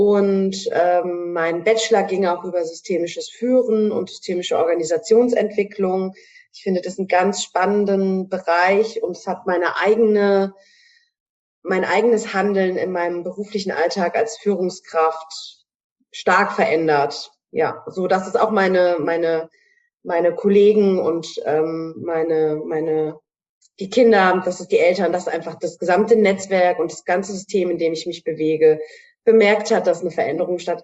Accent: Hanau, Hesse, Germany; Ich komme aus Hanau in Hessen und ich bin gelernte Erzieherin schon 10 Jahre.

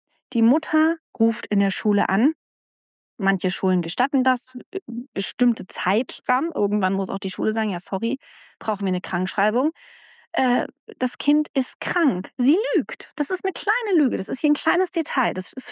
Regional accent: East Germany, Germany; ja, ich komme ja aus der DDR

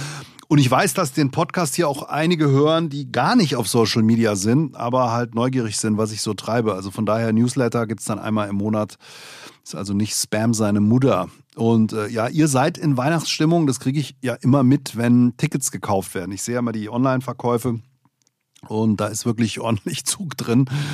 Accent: Hesse, Germany; ich bin hessischer Comedian und berichte jede Woche freitags, was so abgegangen ist in der letzten Woche

